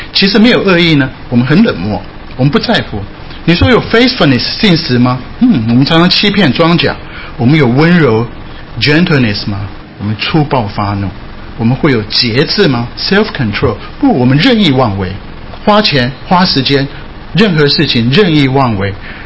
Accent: Japan; 因为很多人知道我在日本长大，所以对日本蛮熟悉。

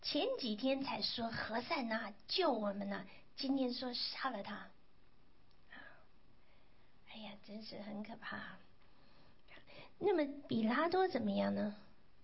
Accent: China; 我们中国人说打的半死，那更好，形容的更好，叫做半死。

